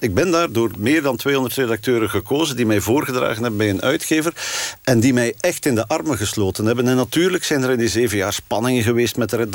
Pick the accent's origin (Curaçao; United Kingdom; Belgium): Belgium; Flanders; now in Netherlands; Ik blijf een Vlaming, geboren en getogen in Vlaanderen. Met Vlaamse kinderen en kleinkinderen. En een Vlaamse cultuur die heel diep in mij zit. En een Vlaamse opvoeding.